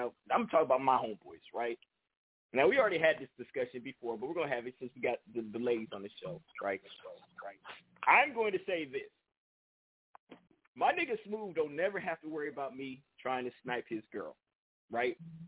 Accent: West Coast, United States; so let's talk about now because I'm from the West Coast, right?

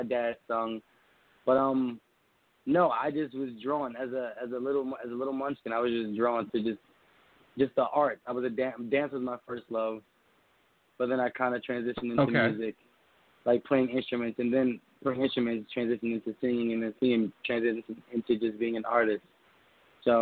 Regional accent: Philadelphia, Pennsylvania, United States; No, I'm from Philly, and they fall in love.

